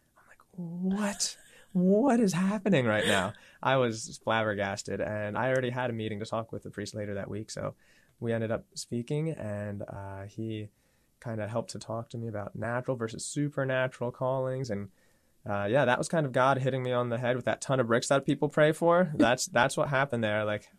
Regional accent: Lancaster, Pennsylvania, United States; now in York, United States; I grew up in Lancaster, but my wife, Caitlin, grew up in Southern York and we're there now.

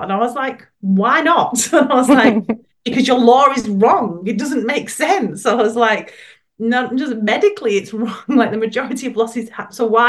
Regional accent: England, United Kingdom; now in Australia; because I'm clearly English and said that the wrong way.

